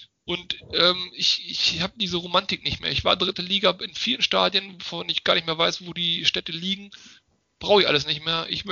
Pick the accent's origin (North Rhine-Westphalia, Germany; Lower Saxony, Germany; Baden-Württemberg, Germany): Lower Saxony, Germany; Bennigsen; also born or lived in Hanover; ich komme aus Bennigsen gebürtig, also gebürtig aus Hannover, weil da war die Klinik, aber ich meine, ich bin in Bennigsen aufgewachsen, das ist so 20, 25 Minuten weg von Hannover.